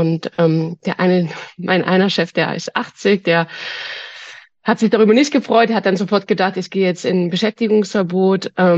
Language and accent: German; Germany; born there; Ich bin das dritte Kind meiner Eltern und ich bin in der DDR geboren